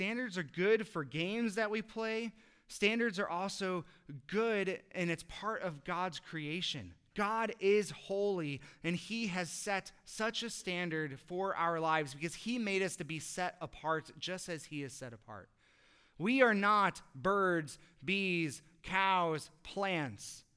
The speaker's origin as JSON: {"language": "English", "town": "Chicago", "region": "Illinois", "country": "United States", "said": "And I'm from Chicago, so that rarely ever happens, all right?"}